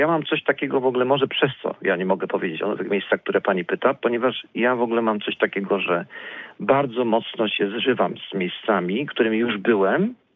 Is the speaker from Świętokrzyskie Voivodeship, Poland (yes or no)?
no; Poznań, Greater Poland Voivodeship, Poland; bo rodowity poznaniak to nie znaczy, że tutaj w każdej dzielnicy byłem, w każdym zakątku, tak?